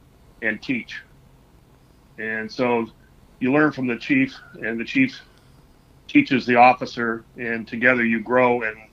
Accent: Arizona, United States; and nobody can figure out why I'm from Arizona in the Coast Guard.

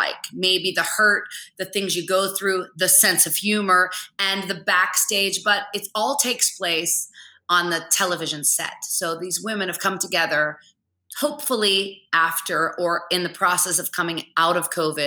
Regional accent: Pittsburgh, Pennsylvania, United States; It was like the biggest launch you could ever hope for in Pittsburgh, my hometown.

